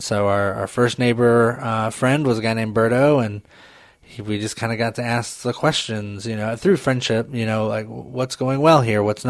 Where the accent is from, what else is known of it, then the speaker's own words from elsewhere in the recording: Arkansas, United States; Yeah, so I'm not from here. I grew up in Arkansas. That's home.